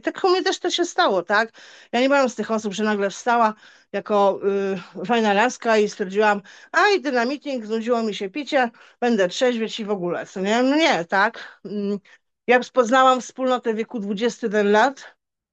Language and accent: Polish; Lublin, Lublin Voivodeship, Poland; now in Radom, Poland; Byłam w moim Lublinie, bo też jestem lublinianką, 22 lata mieszkam w Radomiu